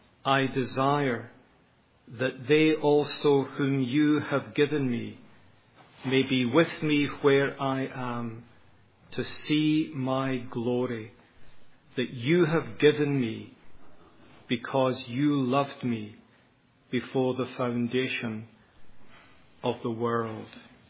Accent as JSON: {"language": "English", "town": "Glasgow", "region": "Scotland", "country": "United Kingdom", "tie": "born or raised there", "accent": "Educated Glasgow", "said": "In case you're wondering, it is Scottish, but it's called Educated Glasgow. I was raised in the roughest part of Glasgow, but it's amazing what 10 years at university can do for an East End boy from Glasgow."}